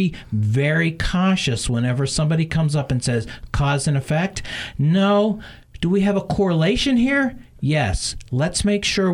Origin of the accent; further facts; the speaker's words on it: Wisconsin, United States; And in my home state of Wisconsin, that's not just the Walker Republicans.